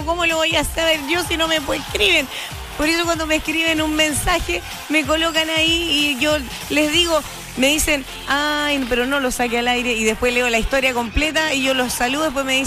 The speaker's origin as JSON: {"language": "Spanish", "town": "Osorno", "region": "Los Lagos", "country": "Chile", "said": "No de la ciudad de nacimiento, pues no, yo soy de acá de Osorno, pero así soy."}